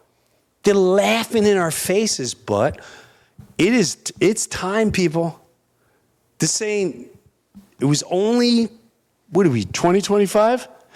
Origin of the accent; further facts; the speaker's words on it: New York, United States; Where I grew up in Long Island, we had neighborhoods.